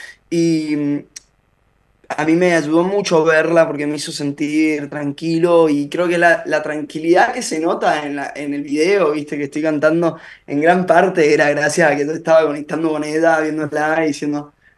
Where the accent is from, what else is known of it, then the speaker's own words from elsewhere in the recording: Mendoza, Argentina; moved away as an adult; Yo crecí en Mendoza, a los 18 me fui a vivir a Buenos Aires.